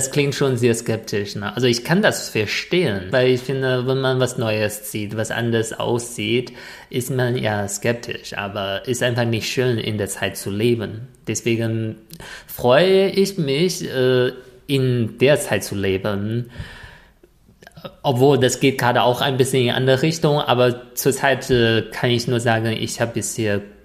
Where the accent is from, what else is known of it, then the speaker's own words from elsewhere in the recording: China; moved away; Als Chinesin im Ausland